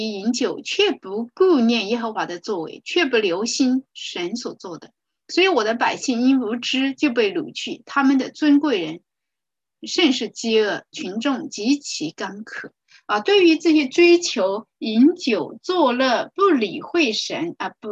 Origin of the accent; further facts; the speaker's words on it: China; 那我们中国人呢